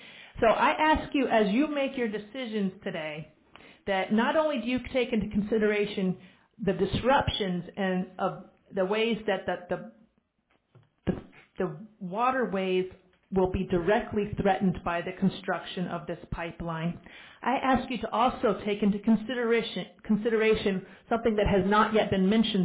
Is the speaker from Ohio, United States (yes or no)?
no; Hampton, Virginia, United States; now in Norfolk, United States; I am a 30-year resident of Norfolk, Virginia. I was born in Hampton. I've been a lifelong, save a couple of years here and there, resident of Virginia.